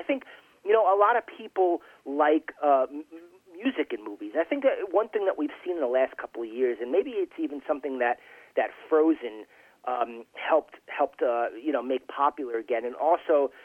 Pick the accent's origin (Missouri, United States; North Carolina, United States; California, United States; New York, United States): New York, United States; I'm from New York. I'm a big Broadway fan.